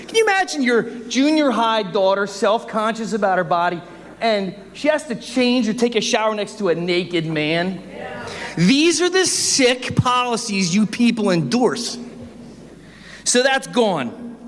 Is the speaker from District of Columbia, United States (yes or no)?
no; Buckingham Township, Pennsylvania, United States; I'm from Buckingham Township, and I honestly don't know what country I'm living in anymore.